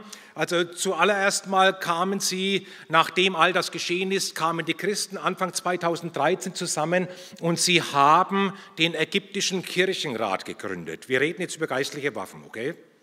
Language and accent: German; Bavaria, Germany; Ich komme mal aus Bayern, da werden Brotzeiten eingepackt.